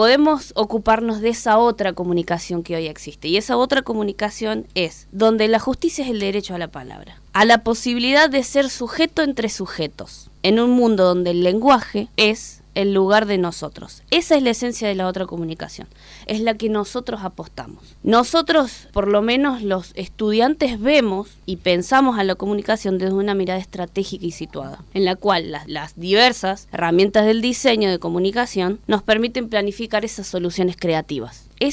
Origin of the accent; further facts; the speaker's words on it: Justo Daract, San Luis, Argentina; Yo soy de Justo Arac, vivía ahí. Y bueno, también fue como un gran desafío porque la ciudad no había tenido universidades.